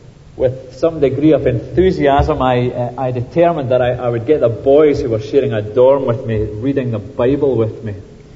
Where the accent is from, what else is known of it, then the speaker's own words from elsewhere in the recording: Scotland, United Kingdom; When I was a teenager growing up in Ayrshire